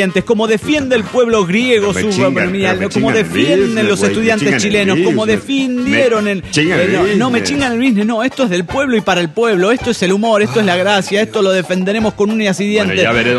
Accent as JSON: {"language": "Spanish", "region": "Oaxaca", "country": "Mexico", "said": "de Oaxaca."}